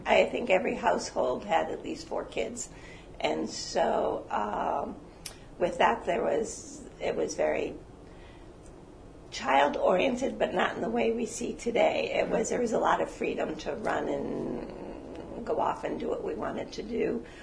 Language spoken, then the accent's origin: English; Hartford, Connecticut, United States; born there; I was born in March of 48 and in Hartford, Connecticut.